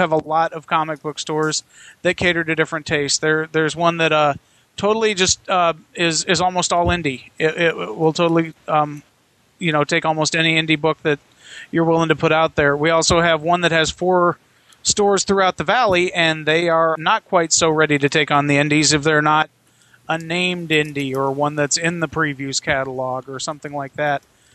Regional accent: Arizona, United States; I'm from Arizona, if anybody's wondering.

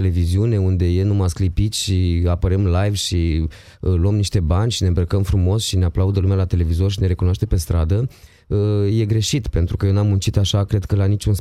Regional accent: Romania; Am fost acum, am fost la psiholog, ca tot român.

